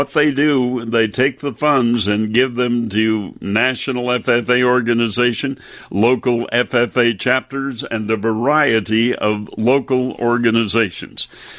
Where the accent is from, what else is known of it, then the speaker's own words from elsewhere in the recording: Wisconsin, United States; partly because it started in my home state of Wisconsin.